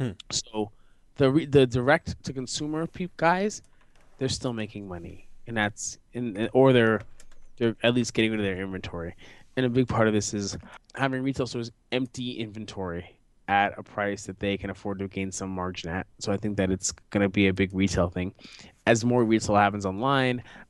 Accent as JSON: {"language": "English", "region": "New York", "country": "United States", "said": "Trust Philadelphians. I'm from New York."}